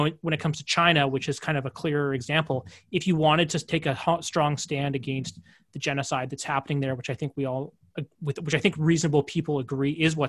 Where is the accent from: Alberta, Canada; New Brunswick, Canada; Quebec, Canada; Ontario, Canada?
Alberta, Canada; I, growing up in Alberta, was always under the assumption